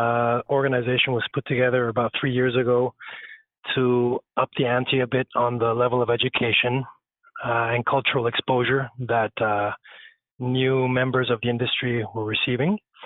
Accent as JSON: {"language": "English", "country": "Mexico", "second_language": "English", "moved": "as an adult", "lives_now": "Canada", "said": "Yeah, I come from Mexico, and I moved to Canada around 2001."}